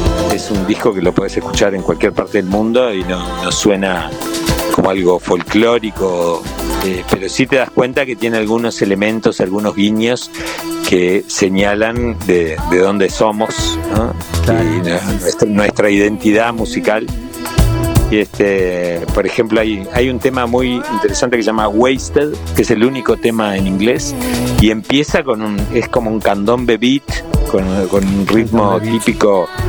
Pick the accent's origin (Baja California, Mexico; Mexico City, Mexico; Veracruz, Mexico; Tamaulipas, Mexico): Mexico City, Mexico; que me crié en la Ciudad de México, viví muchos años cuando era un niño